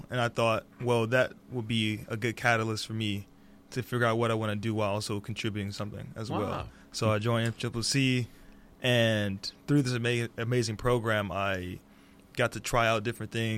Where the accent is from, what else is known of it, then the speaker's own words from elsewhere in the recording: Detroit, Michigan, United States; also born or lived in Missouri; So yeah, born and raised in Detroit, Michigan. I moved to Missouri, and then we moved